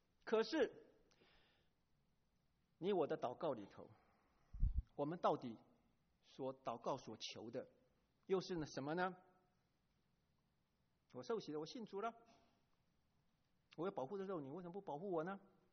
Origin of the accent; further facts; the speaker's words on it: China; 我们中国人这个数学很好啊，